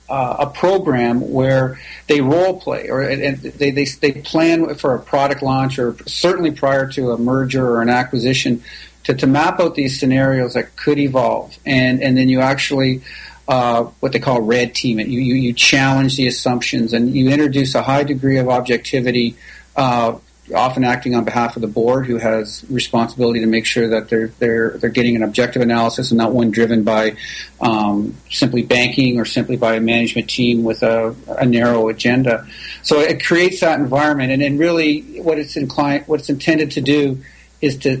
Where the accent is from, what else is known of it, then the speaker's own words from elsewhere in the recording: Toronto, Ontario, Canada; now in Irvine, United States; So I still actually, I'm almost 50-50 between Irvine and Toronto. I'm Canadian and American, dual citizenship.